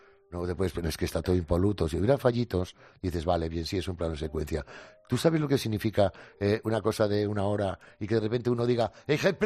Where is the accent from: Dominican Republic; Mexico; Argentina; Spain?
Spain; Basque Country; born there; Pero sí, nací en Guipúzcoa.